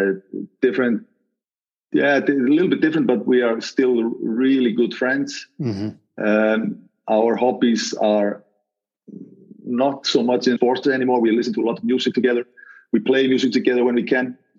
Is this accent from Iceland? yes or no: yes; Iceland; the small village kind of upbringing that you automatically get in Iceland, because we're there are not so many people living here.